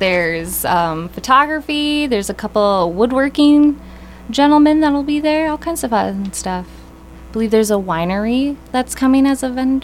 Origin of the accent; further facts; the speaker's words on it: Woodbury, Minnesota, United States; Yeah, I grew up in Woodbury.